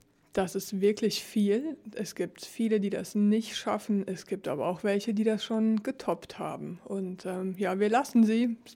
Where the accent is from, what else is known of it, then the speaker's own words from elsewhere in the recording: Germany; now in Switzerland; Ich komme aus Deutschland. Geflogen bin ich in dem Fall nicht.